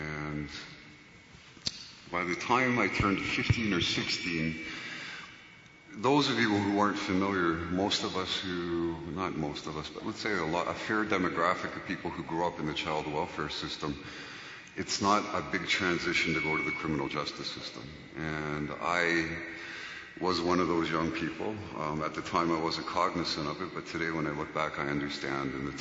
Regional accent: Toronto, Ontario, Canada; having been born and raised in Toronto, I didn't know where Avenue Road was

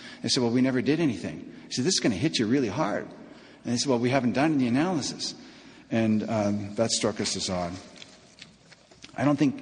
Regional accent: Thunder Bay, Ontario, Canada; we send you there, MPs from my hometown, Thunder Bay, to Ottawa.

